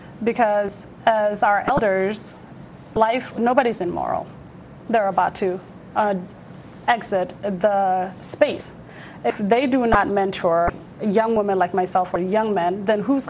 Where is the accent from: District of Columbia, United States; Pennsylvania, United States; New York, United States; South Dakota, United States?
South Dakota, United States; also born or lived in Ethiopia; I was born in Ethiopia, and I grew up in South Dakota. So for me to even be a proud South Sudanese